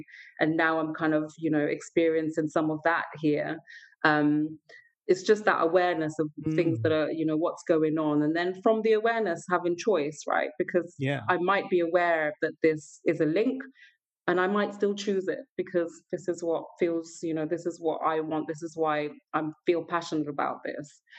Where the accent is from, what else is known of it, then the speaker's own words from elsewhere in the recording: Gambia; So I'm the eldest of six children. And, you know, I'm from the Gambia. It's a sort of African country.